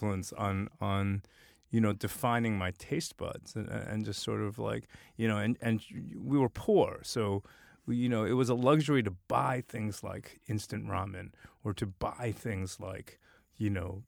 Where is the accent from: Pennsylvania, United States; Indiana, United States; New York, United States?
New York, United States; Brooklyn; also born or lived in Korea; All my formative years were sort of growing up in Brooklyn.